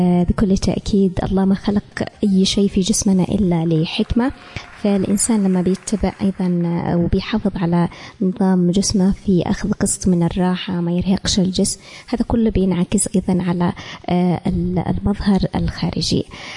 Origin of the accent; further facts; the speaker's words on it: Yemen; لكن إحنا مثلا في مجتمعنا اليمني كثير من السيدات بتقول لك